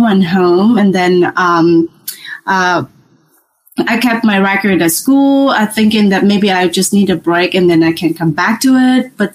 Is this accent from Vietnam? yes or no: yes; Vietnam; English is a second language; moved away; when I went to the States, that is a very long way from home, from Vietnam. So I'm originally from Vietnam. I'm Vietnamese.